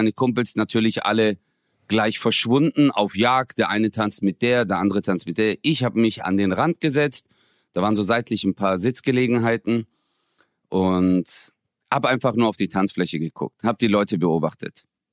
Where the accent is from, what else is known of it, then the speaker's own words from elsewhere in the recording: Çarşamba, Samsun, Turkey; Ich so, woher kommst du aus der Türkei? Die so, ich komme aus Samsun. Ich so, hey, ich auch. Ich so, wo genau? Die so, Çarşamba. Ich so, hey, ich auch.